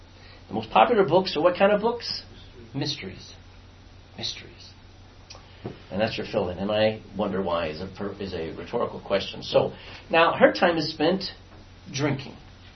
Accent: Texas, United States; and I'm from Texas. We've been to the Alamo.

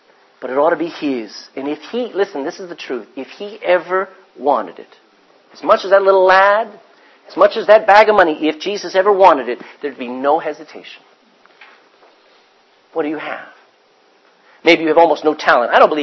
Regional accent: Texas, United States; I didn't even know where Ireland was. I grew up in Texas. Texans don't care about any place else but Texas.

